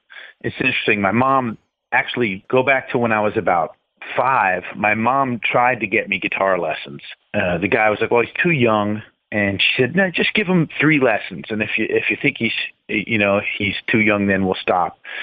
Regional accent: West Orange, New Jersey, United States; I grew up in West Orange, New Jersey.

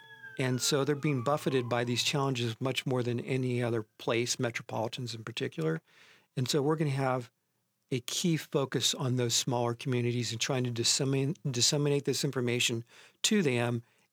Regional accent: Ohio, United States; I was adopted by the West Coast as in, a member of the intelligentsia, but I grew up in Ohio.

